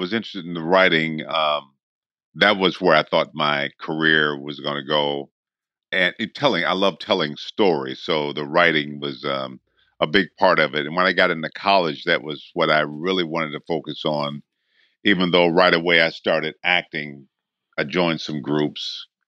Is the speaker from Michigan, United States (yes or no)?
yes; Michigan, United States; No, I'm from southwestern Michigan